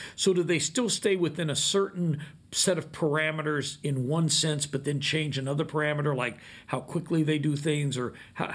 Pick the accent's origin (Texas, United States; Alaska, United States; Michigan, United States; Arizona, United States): Arizona, United States; I grew up in Arizona, and I used to hear meadowlarks.